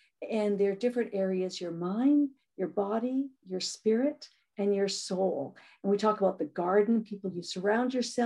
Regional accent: Canada; I'm from Canada, so it's .ca

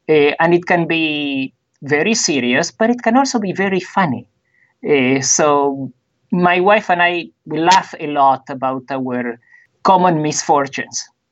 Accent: Argentina; born there; accent: funny accent; English is a second language; also born or lived in Israel / Canada / Australia; I speak with a funny accent. You gave it all away because you told them I was born in Argentina and I lived in Israel, Canada, and Australia.

